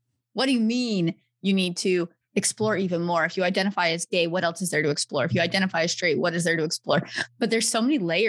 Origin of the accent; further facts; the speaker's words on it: Texas, United States; I hail from Texas, and there are so many people that I know who would want to step out into this